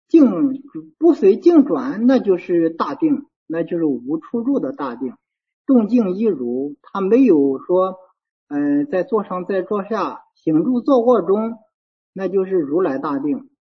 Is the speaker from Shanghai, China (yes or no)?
no; Heze, Shandong, China; now in Laixi, China; 我是山东的，我老家是菏泽的，我定居在青岛莱西